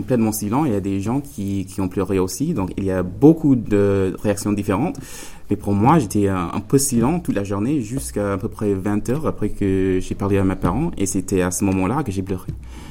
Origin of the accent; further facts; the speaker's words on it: Detroit, Michigan, United States; French is a second language; moved away as an adult; now in France; Je suis américain. Je viens de la ville de Détroit